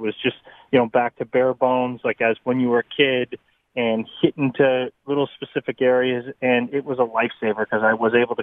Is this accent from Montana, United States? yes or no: no; Vermont, United States; Well, growing up in Vermont, I couldn't play golf for 6-7 months out of the year.